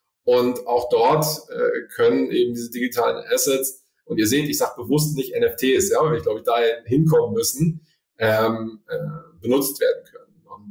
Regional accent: Cologne, North Rhine-Westphalia, Germany; weil Köln für mich meine Heimat ist.

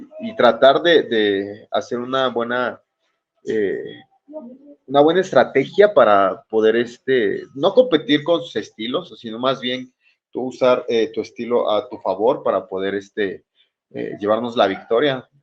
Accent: Mexico; representando a mi país, de mis orígenes, de donde soy, y la verdad es que muy ansioso de poder poder representar a mi México

